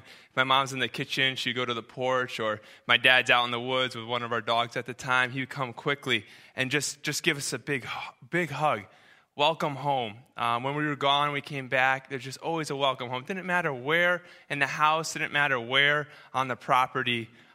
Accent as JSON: {"language": "English", "region": "New Hampshire", "country": "United States", "tie": "born or raised there", "also_born_or_lived": "Connecticut", "said": "Growing up, I grew up in Connecticut. Later on, I grew up in New Hampshire, and I remember growing up in New Hampshire."}